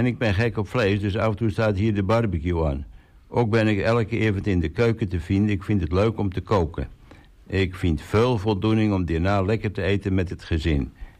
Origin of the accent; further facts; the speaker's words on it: Texel, North Holland, Netherlands; ik ben 32 jaar oud en ik kom van Texel.